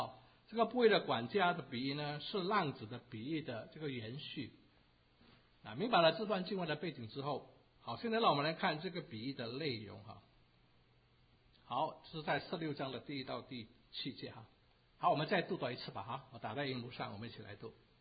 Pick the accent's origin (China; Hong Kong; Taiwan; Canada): Canada; 那也发生在我们的加拿大。我不知道大家还记不记得在几年前我们加拿大人呢引以为荣的